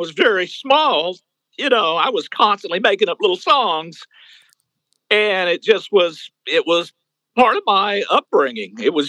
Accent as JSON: {"language": "English", "region": "Louisiana", "country": "United States", "tie": "born or raised there", "also_born_or_lived": "Texas", "moved": "as an adult", "said": "I was raised in Louisiana. I was born in Texas and moved to Nashville in 1978."}